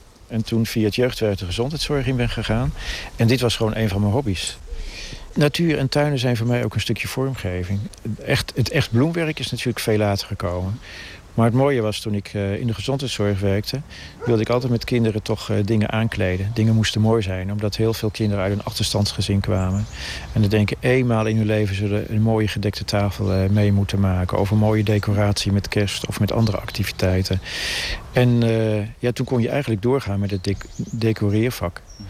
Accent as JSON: {"language": "Dutch", "town": "Apeldoorn", "region": "Gelderland", "country": "Netherlands", "lives_now": "Voorst, Netherlands", "said": "Nee, oorspronkelijk kom ik uit Apeldoorn, midden uit de stad. En sinds 1967 woon ik in Voorst."}